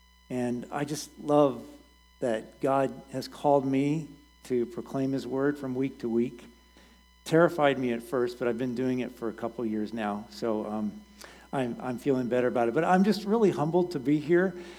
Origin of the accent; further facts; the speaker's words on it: Indiana, United States; also born or lived in Washington; now in Ottawa, United States; Now, I grew up in Indiana, so I knew the Midwest